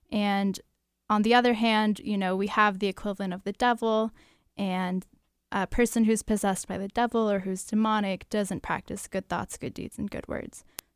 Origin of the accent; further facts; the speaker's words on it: California, United States; And so I grew up in the Bay Area, and our nearest temple is, as you said, in San Jose, but that's still quite a distance.